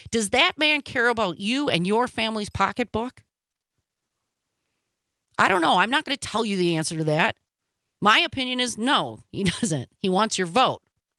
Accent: Milwaukee, Wisconsin, United States; Here, broadcasting from Madison, live at the WMDX Mad Radio Studios, to be joined from my hometown, Milwaukee, by my good friend, Joanna Frotchek.

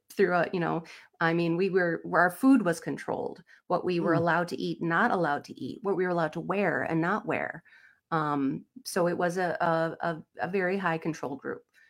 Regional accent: Tomah, Wisconsin, United States; A little central-ish Wisconsin. Okay. I grew up in the Toma, Sparta area.

